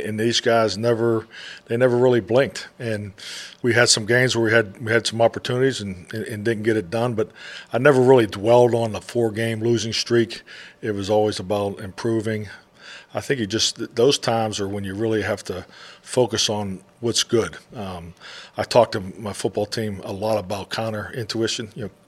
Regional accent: Pittsburgh, Pennsylvania, United States; I think as a young kid growing up in Pittsburgh, that's what you know.

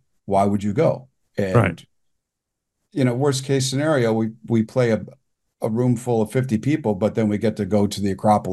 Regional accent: Portsmouth, Virginia, United States; born there; Fort Smith, no. I was born in Portsmouth, Virginia.

